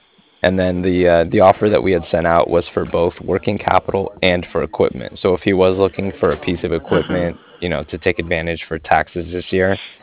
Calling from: Cardiff, Wales, United Kingdom; And I was calling from Cardiff.

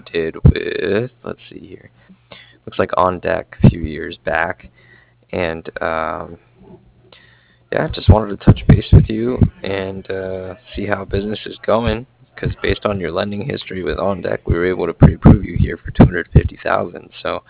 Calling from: Cardiff, Wales, United Kingdom; I'm calling from Cardiff.

